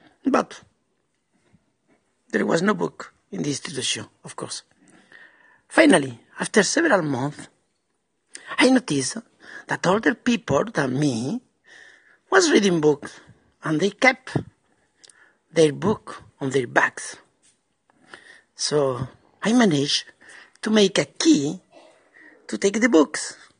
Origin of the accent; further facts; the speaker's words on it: Spain; from Spain.